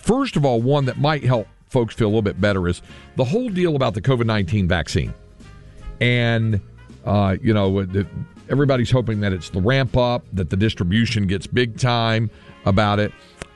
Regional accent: North Carolina, United States; we didn't have theme parks where I grew up in North Carolina.

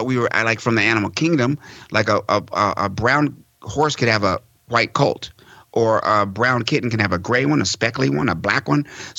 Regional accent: Laramie, Wyoming, United States; also born or lived in Greenville, Mississippi / Casper, Wyoming / Fort Collins, Colorado / Washington, D.C.; I was abandoned as an infant in Greenville, Mississippi. I was adopted by a white woman from Wyoming. I was raised in Laramie, Wyoming, and Casper, Wyoming, and Fort Collins, Colorado.

